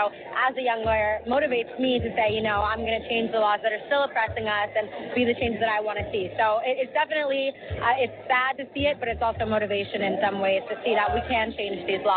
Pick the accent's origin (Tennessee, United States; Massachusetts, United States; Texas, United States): Massachusetts, United States; Boston; I'm 24 and I'm from Boston, Massachusetts. I'm at school here at Georgetown Law.